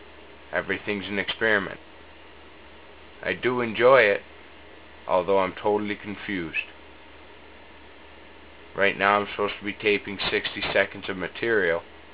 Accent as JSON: {"language": "English", "town": "Syracuse", "region": "New York", "country": "United States", "said": "I'm from Syracuse. I've got no friends anywhere, so therefore I live in Syracuse, which is a big city"}